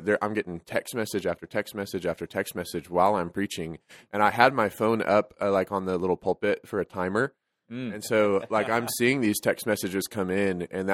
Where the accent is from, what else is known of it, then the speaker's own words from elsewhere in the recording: San Antonio, Texas, United States; So I grew up in San Antonio, Texas.